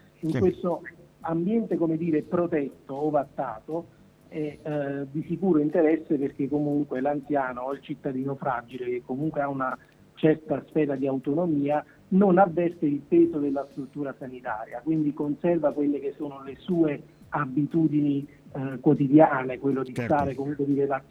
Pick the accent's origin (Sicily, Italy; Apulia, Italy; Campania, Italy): Campania, Italy; now in Tortona, Italy; sono nuovo nella realtà tortonese, poiché io sono campano, quindi mi sono trasferito da pochi giorni qui.